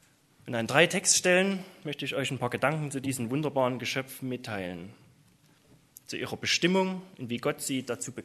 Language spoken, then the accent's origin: German; East Germany, Germany; Als Kind in der DDR, als Jugendlicher und auch als Erwachsener.